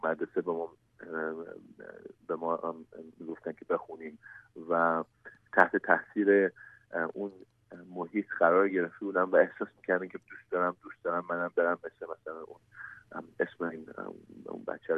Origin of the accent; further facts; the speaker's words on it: Iran; moved away; also born or lived in Turkey; ما اول اینکه از ایران اومدم به ترکیه،